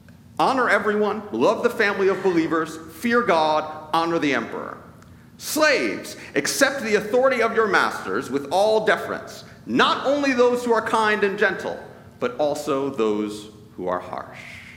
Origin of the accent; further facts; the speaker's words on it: United States; It's difficult for all of us culturally because we're American